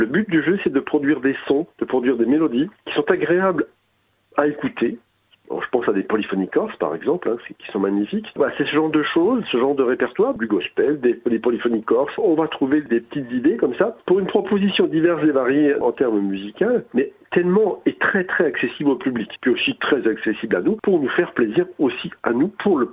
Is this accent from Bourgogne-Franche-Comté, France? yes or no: yes; Toulon-sur-Arroux, Bourgogne-Franche-Comté, France; dans ma région, dans mon village natal en Bourgogne, en Saône-et-Loire, ce village s'appelle Toulon-sur-Arroux